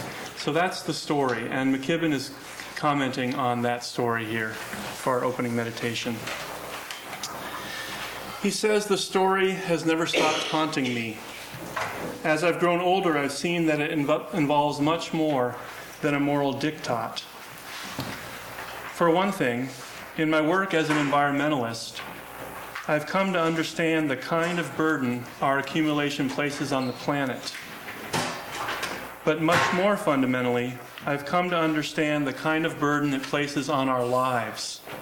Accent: Minnesota, United States; even though we grew up in Minnesota, I did not grow up Lutheran, but I feel akin because I grew up there.

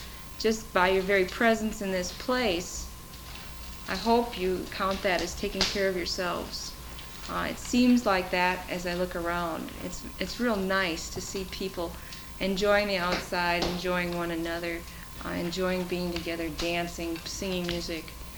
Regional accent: Wisconsin, United States; also born or lived in Minnesota; now in Holden Village, United States; My background is Midwestern. I grew up in Wisconsin and lived in Minnesota for about 5 years.

